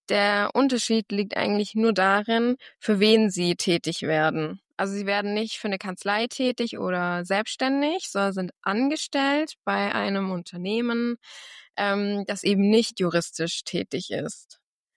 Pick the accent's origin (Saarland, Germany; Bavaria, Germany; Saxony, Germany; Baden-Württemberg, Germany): Baden-Württemberg, Germany; ich komme ursprünglich aus Baden-Württemberg, aus dem Schwarzwald. Vielleicht hört man es auch an der einen oder anderen Stelle.